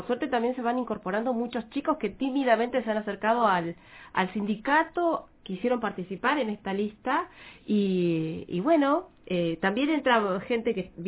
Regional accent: Bajada del Agrio, Neuquén, Argentina; also born or lived in Zapala; Yo soy neuquina, nacida y criada. Nací en Zapala, me crié en Bajada del Agrio, a 70 kilómetros de Zapala.

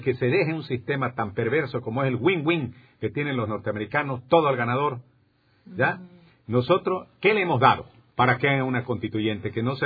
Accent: Santa Cruz, Bolivia; yo soy cruceño, yo no creo en la autonomía.

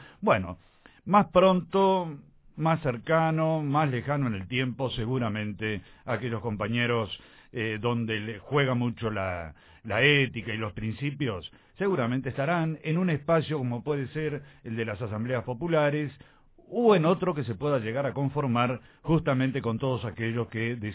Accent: Uruguay; now in Argentina; tanto Eduardo como quien les habla somos uruguayos en la Argentina

